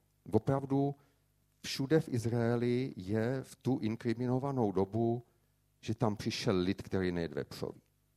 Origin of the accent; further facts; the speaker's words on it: Brno, South Moravian Region, Czechia; a jsem z Brna